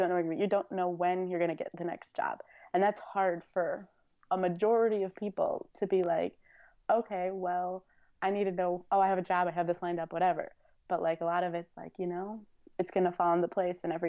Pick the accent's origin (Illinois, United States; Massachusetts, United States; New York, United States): Illinois, United States; and I'm from Illinois, so I drove out to South Carolina, and I was their only OT there.